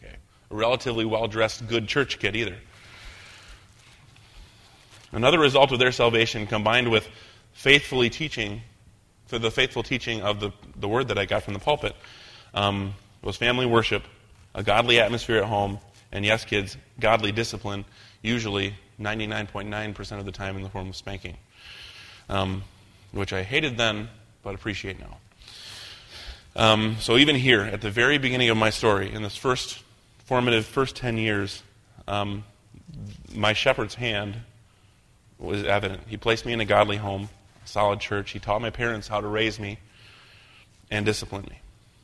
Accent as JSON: {"language": "English", "region": "Michigan", "country": "United States", "tie": "born or raised there", "said": "like a boy growing up in West Michigan, his hand is there guiding every little detail"}